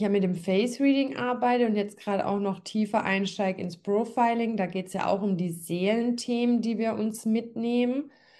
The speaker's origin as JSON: {"language": "German", "region": "Baden-Württemberg", "country": "Germany", "said": "Ich komme ja hier aus dem Schwabenländle, also Schaffen, schaffe Häuslebauer."}